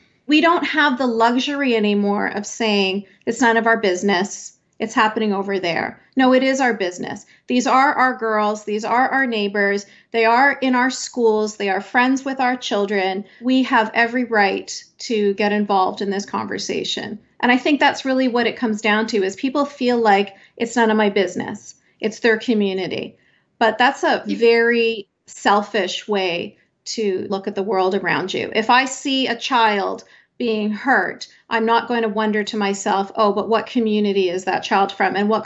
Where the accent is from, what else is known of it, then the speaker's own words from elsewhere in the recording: Canada; I'm born and raised in Canada.